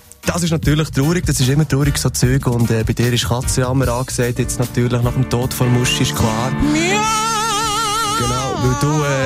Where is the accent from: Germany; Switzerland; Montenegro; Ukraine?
Switzerland; Haustier klonen ist allerdings bei uns in der Schweiz nicht ganz verboten, aber auch nicht ganz erlaubt und vor allem sehr umstritten